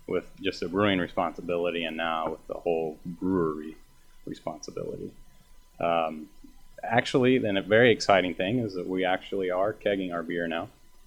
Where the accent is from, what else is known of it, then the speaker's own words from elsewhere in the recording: Oklahoma, United States; also born or lived in Dallas, Texas; The roots of me. It all started in Oklahoma. That's where I was born and raised. And then I went to Texas and Dallas